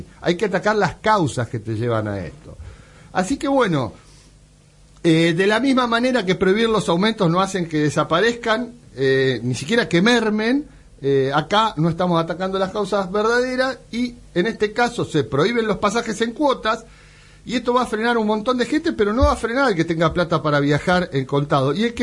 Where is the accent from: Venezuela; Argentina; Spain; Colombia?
Argentina; somos grandes los argentinos